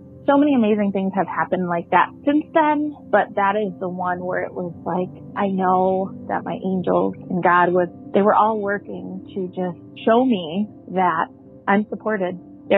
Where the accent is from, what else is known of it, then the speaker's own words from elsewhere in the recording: Illinois, United States; I am from Illinois, just calling to share my story.